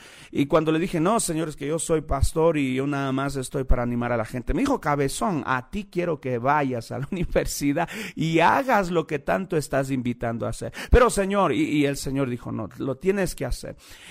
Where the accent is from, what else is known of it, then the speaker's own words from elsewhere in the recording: Ecuador; soy muy latino, muy ecuatoriano, y mis raíces son de raíces indígenas